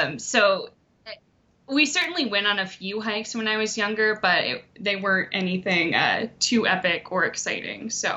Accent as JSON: {"language": "English", "region": "Washington", "country": "United States", "tie": "born or raised there", "said": "So I grew up here in Washington State, and my parents were big on camping."}